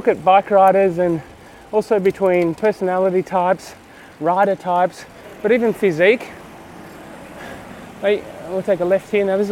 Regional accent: Australia; now in Stabio, Switzerland; I'm actually Australian. I rent a house in Europe, I own a house in Australia. So where is my home? I've been moving around all my life.

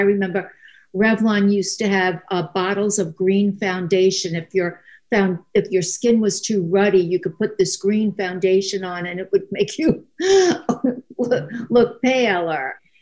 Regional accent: Staten Island, New York, United States; As a child, I grew up on Staten Island, which was not a very glamorous place to grow up on.

